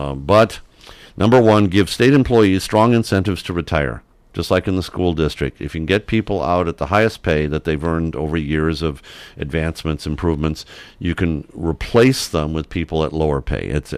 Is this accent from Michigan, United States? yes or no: yes; Michigan, United States; 30, 40 years ago, I had the choice of teaching in Michigan or not. I grew up in Michigan.